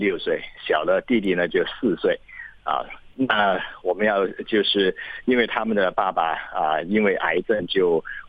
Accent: China; born there; 其实因为我小时候其实也是在中国出生

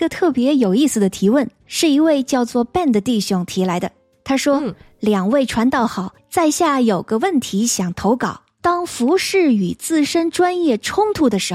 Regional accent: southern China, China; 因为我是南方人

